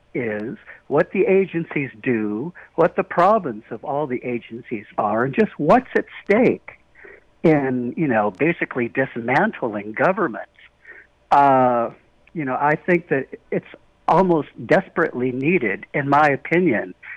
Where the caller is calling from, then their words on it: Olympia, Washington, United States; I'm from Olympia.